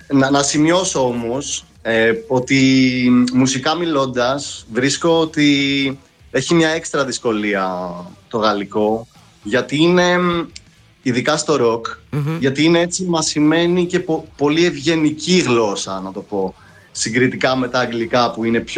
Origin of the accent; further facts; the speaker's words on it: Athens, Attica, Greece; Είμαστε τρία μέλη από Αθήνα.